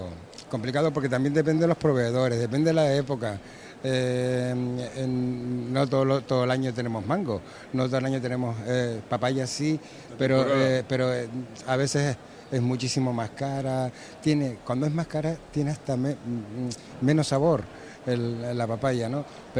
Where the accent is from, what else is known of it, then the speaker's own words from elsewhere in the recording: Canary Islands, Spain; Soy de Tenerife, pero tengo raíces de Gran Canaria y de La Gomera. Pero nada, me considero de Fuerteventura, de Lanzarote, de La Palma, de todos lados.